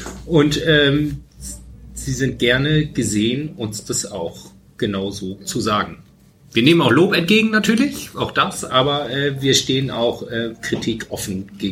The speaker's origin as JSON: {"language": "German", "town": "Vechta", "region": "Lower Saxony", "country": "Germany", "said": "Ich komme aus Vechta, katholischer geht's nicht."}